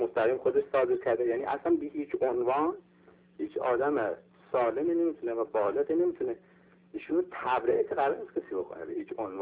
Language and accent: Persian; Iran; اگر من این لباس پزشکی رو در بیام به عنوان یک ایرانی در موردش صحبت کنم، صحبت دیگه ای میکنم